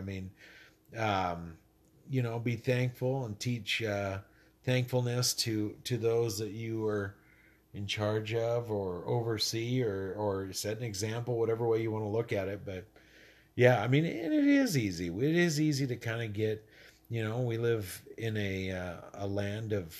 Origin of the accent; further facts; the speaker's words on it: Northwest, United States; also born or lived in Missouri; Other than that, I know coffee. I'm from the Northwest.